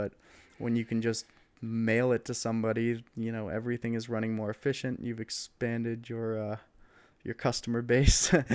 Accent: California, United States; especially, you know, I'm from California, I'm in LA right now

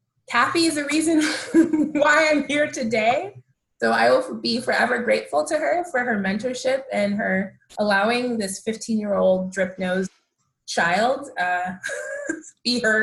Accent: Dallas, Texas, United States; moved away as an adult; I was born and raised in Dallas. Mm-hmm. And then I left as soon as my feet could carry me after school.

